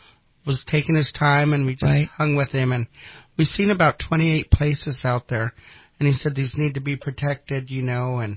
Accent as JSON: {"language": "English", "country": "United States", "said": "I live in two worlds as a native and as an American. And so, some days I get to be Wintu all day long, and other days I get to be Wintu half the day and American the other half."}